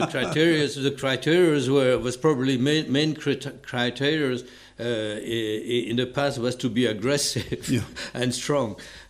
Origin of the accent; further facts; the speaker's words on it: Valais, Switzerland; because I'm from Valais